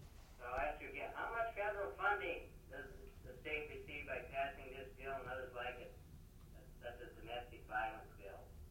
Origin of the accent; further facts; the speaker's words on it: Delta Junction, Alaska, United States; I'm from Delta Junction here, of course.